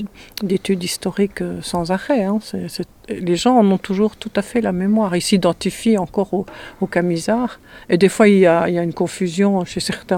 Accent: Belgium; now in France; Moi, je suis belge, hein, je ne suis pas d'ici, je suis ici depuis 25 ans environ

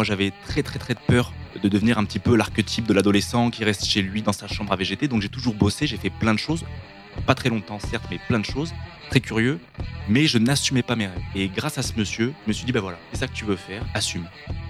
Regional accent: Montpellier, Occitanie, France; born there; j'ai 24 ans. Je suis né à Montpellier le 22 août 1996.

